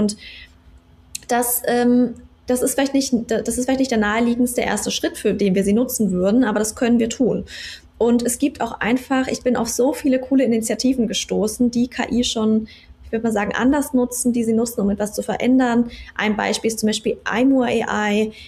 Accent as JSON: {"language": "German", "region": "Bavaria", "country": "Germany", "said": "ich bin ja aus Bayern, ich lebe in Bayern"}